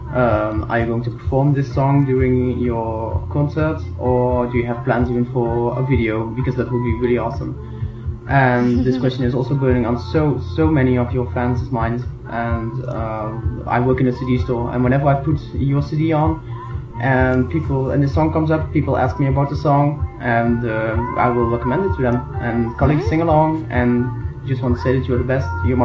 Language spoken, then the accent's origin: English; Netherlands; from the Netherlands.